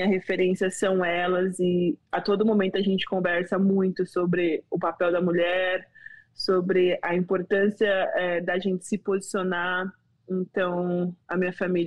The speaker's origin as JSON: {"language": "Portuguese", "region": "São Paulo", "country": "Brazil", "lives_now": "United States", "said": "eu saí lá da Zona Leste, extremo leste de São Paulo"}